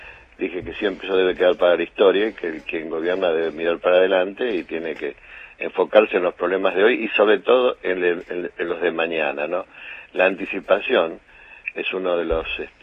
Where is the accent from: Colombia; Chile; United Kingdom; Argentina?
Argentina; como argentino